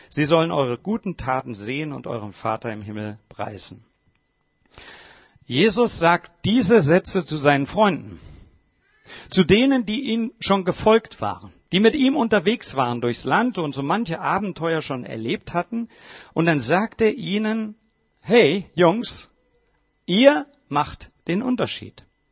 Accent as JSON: {"language": "German", "town": "Bad Zwesten", "region": "Hesse", "country": "Germany", "tie": "born or raised there", "said": "Das ist mein Geburtshaus, wo ich aufgewachsen bin, in Bad Swesten. Und dort in der Leomühle bin ich geboren worden"}